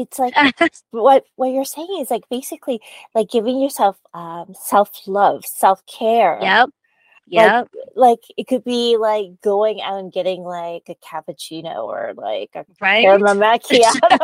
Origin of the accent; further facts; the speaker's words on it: Canada; I'm Canadian.